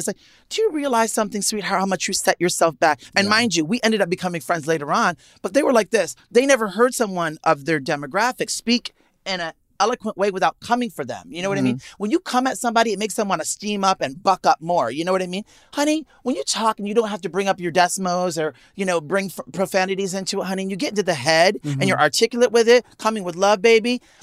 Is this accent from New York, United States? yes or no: yes; Manhattan, New York, United States; Even growing up in Manhattan and, mm-hmm, and experience.